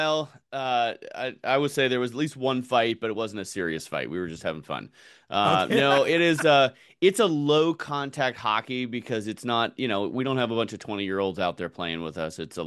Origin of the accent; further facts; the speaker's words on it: California, United States; I was a rollerblader growing up in California.